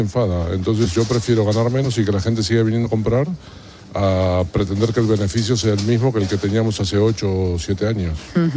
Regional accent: Argentina; porque yo soy argentino y en Argentina hay un dicho

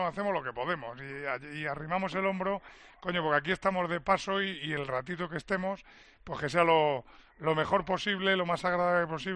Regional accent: Andalusia, Spain; sin el Egabrense de mi pueblo

